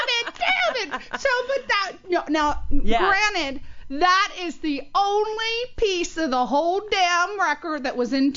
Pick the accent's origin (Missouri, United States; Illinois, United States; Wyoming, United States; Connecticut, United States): Connecticut, United States; Monroe; Love. You know, I'm from Connecticut, East Coast. I come from